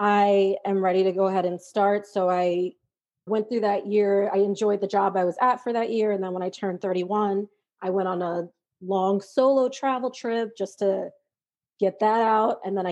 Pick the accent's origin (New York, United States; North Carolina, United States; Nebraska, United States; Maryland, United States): New York, United States; I am from New York.